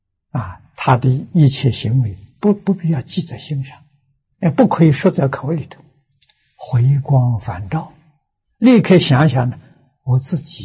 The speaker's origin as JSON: {"language": "Chinese", "country": "China", "said": "这个原因就是什么？我们中国人常讲的心浮气躁啊"}